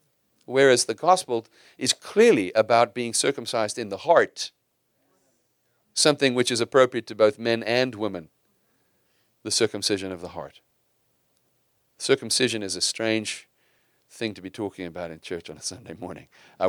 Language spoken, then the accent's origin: English; South Africa; I love being South African, and I celebrate some things South African